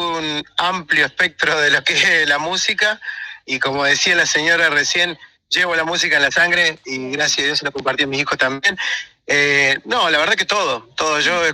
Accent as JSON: {"language": "Spanish", "town": "Brinkmann", "region": "Córdoba", "country": "Argentina", "said": "Y después pegamos la vuelta a los que somos de Brinkman."}